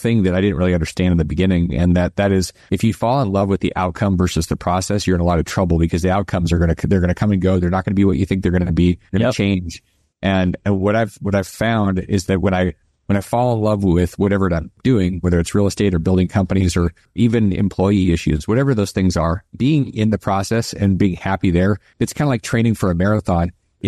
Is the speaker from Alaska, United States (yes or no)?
yes; Alaska, United States; moved away; So I'm from Alaska. I moved down to civilization in the 90s